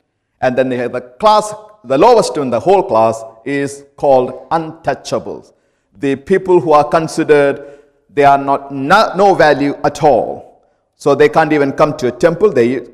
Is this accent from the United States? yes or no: no; India; Now, I'm from India. We have different way in that part of the world we see people.